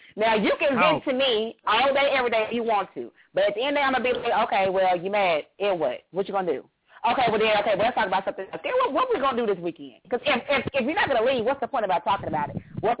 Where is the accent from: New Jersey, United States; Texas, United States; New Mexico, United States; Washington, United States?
Texas, United States; Fort Worth; He's also from my hometown, Fort Worth, Texas.